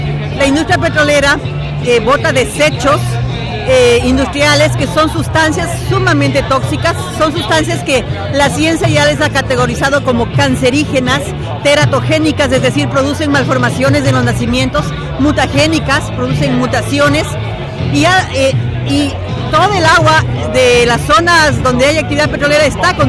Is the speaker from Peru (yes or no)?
no; Ecuador; Somos ecuatorianos y trabajamos en temas de actividades de los conflictos